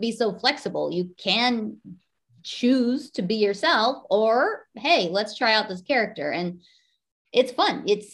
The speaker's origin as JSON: {"language": "English", "region": "California", "country": "United States", "tie": "born or raised there", "lives_now": "Chicago, United States", "said": "I've only been in Chicago it's almost been 5 years now, but I grew up in the Bay Area of California."}